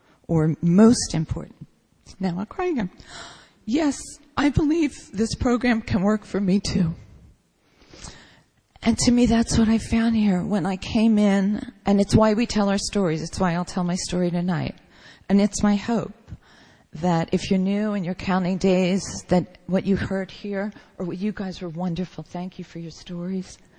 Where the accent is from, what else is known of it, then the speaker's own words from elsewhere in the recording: Philadelphia, Pennsylvania, United States; now in New York City, United States; And I grew up in Philadelphia, and my only goal was to move to New York City